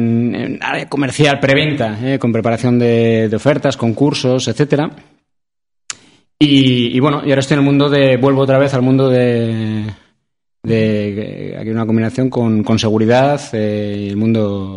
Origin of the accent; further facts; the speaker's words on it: Irun, Basque Country, Spain; also born or lived in Bilbao / Vitoria; now in Logroño, Spain; De Irún. Y vivo en Logroño, o sea que bueno.